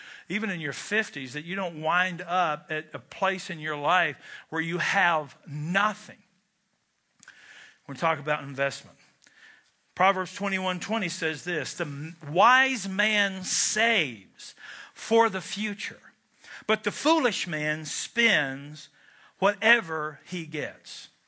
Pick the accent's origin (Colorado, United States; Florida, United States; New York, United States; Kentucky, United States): Kentucky, United States; I'm from Kentucky where indeed smoking is still, to this day, a spiritual gift.